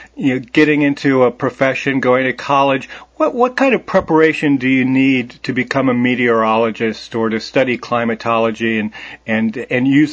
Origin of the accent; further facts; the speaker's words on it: Milwaukee, Wisconsin, United States; Well, I grew up in Milwaukee, and it's an entirely different attitude towards snow and ice.